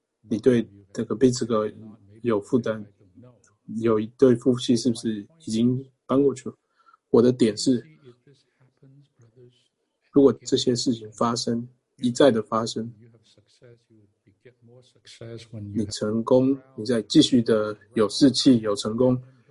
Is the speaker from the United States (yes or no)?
yes; United States; 我是一个美国人，我在这里地方教会聚会。